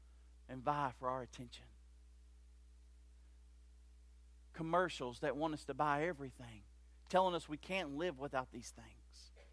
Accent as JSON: {"language": "English", "town": "Louisville", "region": "Kentucky", "country": "United States", "tie": "born there", "said": "Whenever I was born in Louisville, Kentucky."}